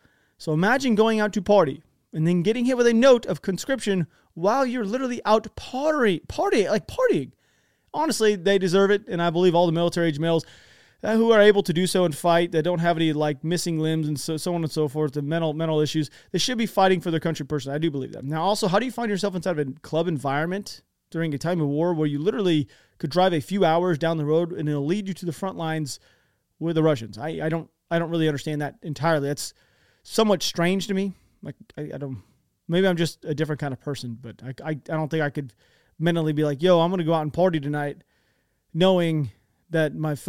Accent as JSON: {"language": "English", "country": "United States", "said": "I'm an American, but I'm being honest with you."}